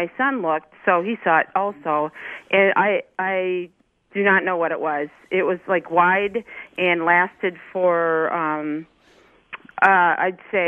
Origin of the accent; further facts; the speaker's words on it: Michigan, United States; I grew up in the Upper Peninsula. I would take my sleeping bag down to the beach at night and watch the northern lights.